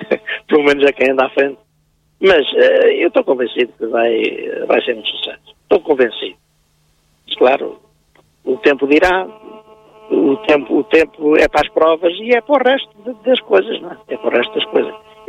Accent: Aveiro, Portugal; os colombófilos não se esquecerem que somos de Aveiro

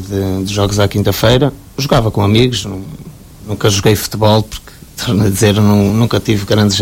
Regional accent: Santa Maria de Lamas, Aveiro, Portugal; Tenho 35 anos, sou de Santa Maria de Lamas.

